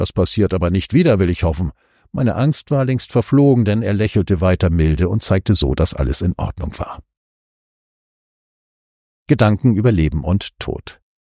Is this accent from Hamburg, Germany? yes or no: yes; Hamburg, Germany; moved away as an adult; insbesondere an Hamburg, wo ich geboren wurde, an meinen Stadtteil Altona, wo ich aufgewachsen bin